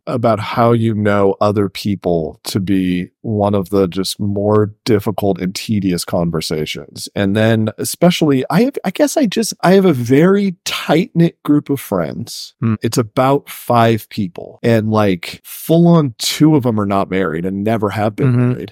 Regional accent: United States; And I'll tell you, I'm an American.

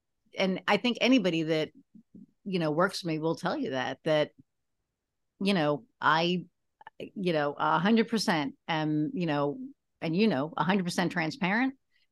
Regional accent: New York, United States; now in Lafayette, United States; But I'm a New Yorker in, you know, Lafayette, Indiana.

